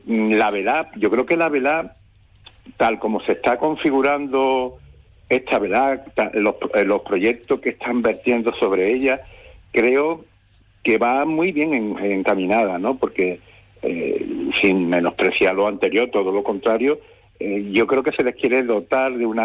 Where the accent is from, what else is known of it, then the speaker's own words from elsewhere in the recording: Andalusia, Spain; yo nací en Picadueña y me crié en Picadueña. Lo que pasa es que yo siempre estaba a medio camino, ¿no? En tierra de nadie. Entre la calle La Sangre, la calle Tardí, casa de mi abuela Pepa, gitana